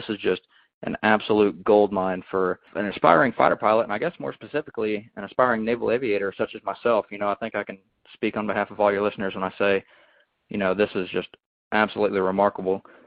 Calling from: Atlanta, Georgia, United States; Hey, Jello … I'm calling you from Atlanta, Georgia.

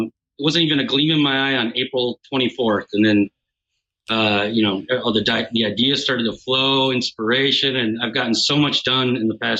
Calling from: St. Paul, Minnesota, United States; I'm calling from St. Paul, Minnesota

